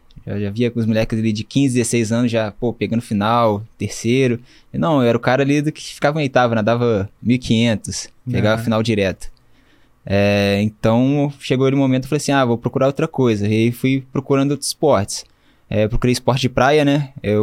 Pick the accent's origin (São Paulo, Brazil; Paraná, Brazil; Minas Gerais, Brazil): Minas Gerais, Brazil; Juiz de Fora; Eu cresci em Juiz de Fora. É, Minas Gerais, do lado do Rio ali, né? Uhum. Mas minha família, meu pai, minha mãe, toda é do Rio. Aí eu peguei um pouco do sotaque do Rio, um pouquinho de Juiz de Fora.